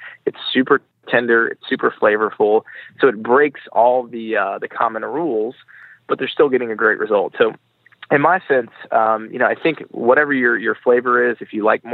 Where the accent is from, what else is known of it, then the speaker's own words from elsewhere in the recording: the South, United States; Yeah, I'm born and raised in the South.